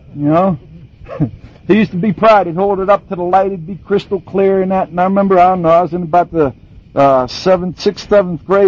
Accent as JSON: {"language": "English", "town": "Pittsburgh", "region": "Pennsylvania", "country": "United States", "tie": "born or raised there", "lives_now": "Pasadena, United States", "said": "Like Lynn said, I'm from the Pasadena area. I grew up in Pittsburgh."}